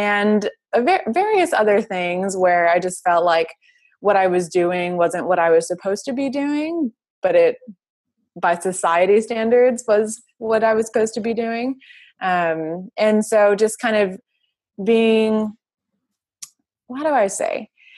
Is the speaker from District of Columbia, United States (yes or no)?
no; Texas, United States; moved away as an adult; I grew up in South Texas on the border of Mexico, which kind of has its own culture, and then moved all the way to Boston for college.